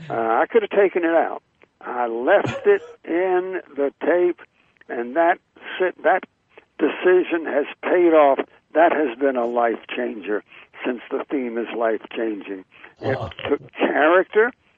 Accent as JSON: {"language": "English", "region": "North Carolina", "country": "United States", "said": "I was from North Carolina."}